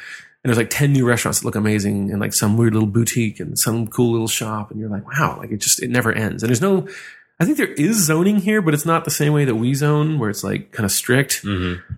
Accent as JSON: {"language": "English", "town": "Seattle", "region": "Washington", "country": "United States"}